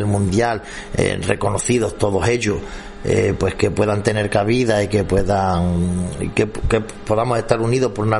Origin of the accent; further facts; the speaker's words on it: Extremadura, Spain; yo he querido dar valor no solo a mi tierra, a Extremadura, sino también a España